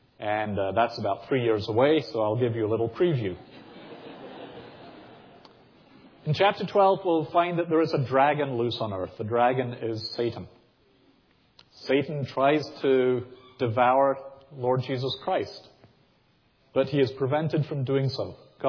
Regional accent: United Kingdom; I grew up singing that in Britain.

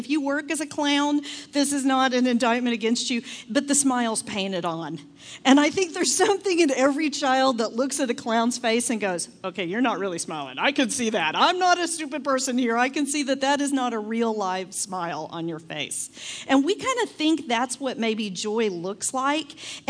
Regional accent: Texas, United States; moved away as an adult; now in Colorado, United States; And because I'm from Texas. Go figure, right? which you might hear a little bit. When we first moved to Colorado 12 years ago

